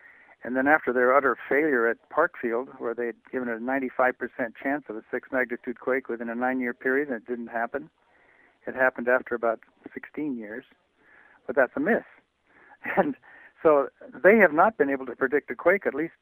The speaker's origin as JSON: {"language": "English", "town": "Glen Ellen", "region": "California", "country": "United States", "tie": "born or raised there", "said": "including my hometown of Glen Ellen."}